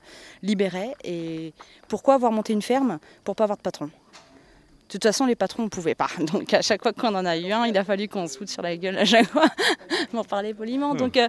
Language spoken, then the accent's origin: French; Brittany, France; Je viens de Bretagne. Enfin, je suis bretonne parisienne. On est dans la Loire depuis 4 ans et demi maintenant.